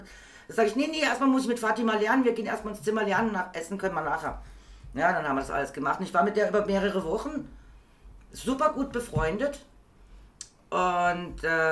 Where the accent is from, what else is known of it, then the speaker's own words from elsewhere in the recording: Berlin, Germany; da ich aus Berlin kam, hat der mich automatisch neben die Türken gesetzt, weil das war klar, ich habe da gar kein Problem mit, weil ich komme aus Berlin, ich kenne das, also das ist ganz normal.